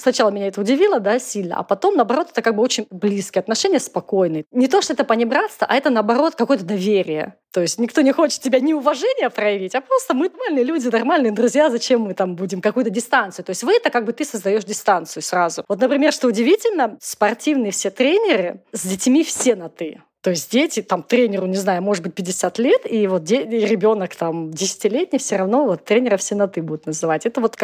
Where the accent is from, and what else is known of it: Vladivostok, Far East, Russia; born there; moved away as an adult; also born or lived in Sakhalin